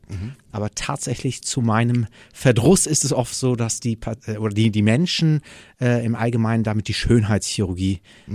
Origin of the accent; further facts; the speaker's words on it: Brazil; ich bin in Brasilien geboren. Ich habe von Kindesbeinen an diese Schere in der Gesellschaft erlebt